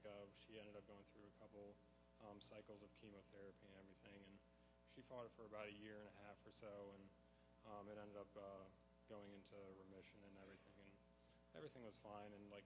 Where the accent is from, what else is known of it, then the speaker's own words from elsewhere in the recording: Buffalo, New York, United States; I grew up in Buffalo, New York. Very nice, like upper middle class family.